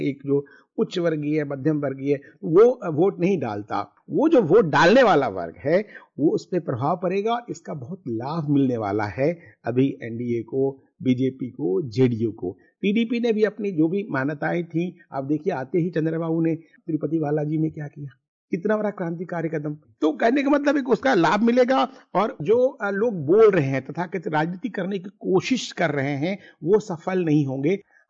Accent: Bihar, India; मैं बिहार से आता हूँ

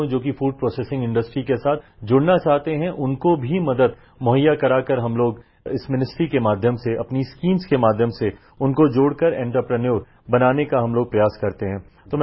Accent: Bihar, India; मैं बिहार से आता हूं, बिहार भी एक कृषि प्रधान प्रदेश है

